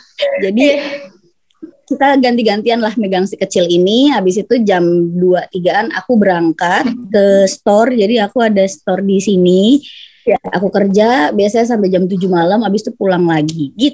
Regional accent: Jakarta, Indonesia; Kebetulan suami aku yang orang Solo. Aku dari Jakarta.

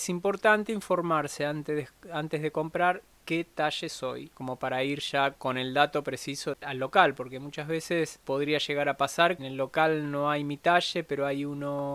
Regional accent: La Pampa, Argentina; accent: pampeano; Bueno, yo hablo pampeano.

